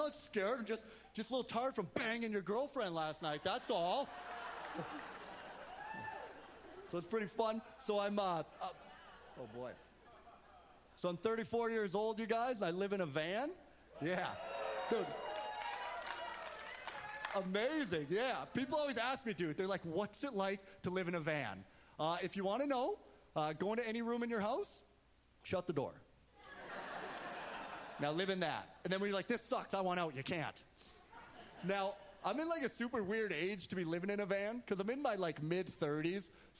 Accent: Prince George, British Columbia, Canada; So, you guys, I grew up here in Prince George. It's very beautiful.

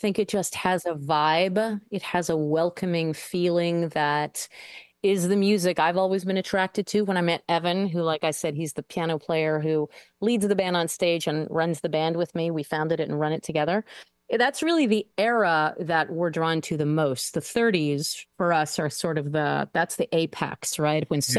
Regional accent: France; You know, what's interesting is growing up in France, the French see jazz as pop music.

